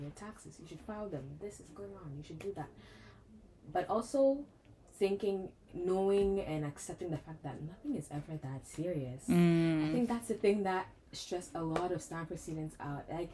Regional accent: Ghana; now in United States; I am from Ghana, international student from Ghana. I'm class of 23.

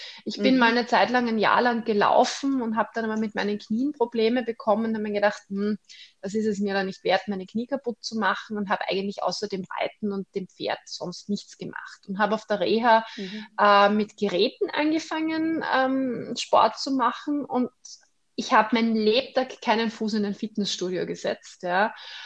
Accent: Vienna, Austria; Genau, ich komme aus Wien.

